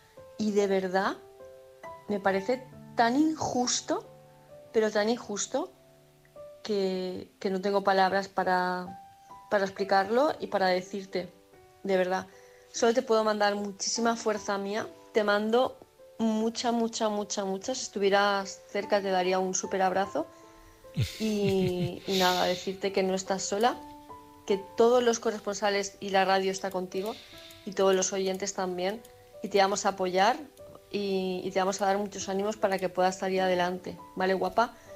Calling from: Palma, Balearic Islands, Spain; de Palma de Mallorca.

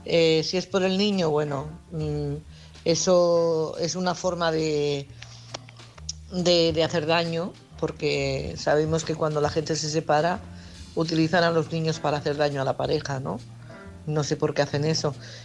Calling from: Barcelona, Catalonia, Spain; de Barcelona.

